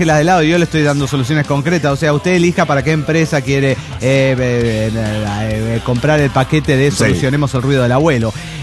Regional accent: Argentina; Hola, chicos … de Argentina.

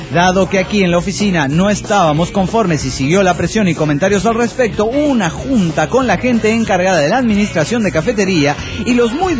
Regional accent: Cusco, Peru; de Cusco, Perú.

